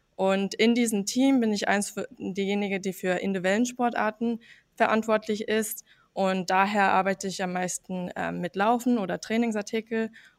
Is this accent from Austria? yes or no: no; United States; Also ich bin eigentlich in den USA aufgewachsen